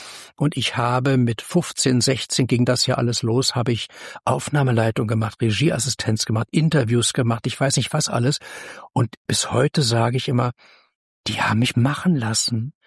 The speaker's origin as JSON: {"language": "German", "region": "Berlin", "country": "Germany", "tie": "born or raised there", "said": "Ich bin in Kreuzberg groß geworden, in der Urbanstraße an dem letzten Zipfel Richtung Hallisches Tor."}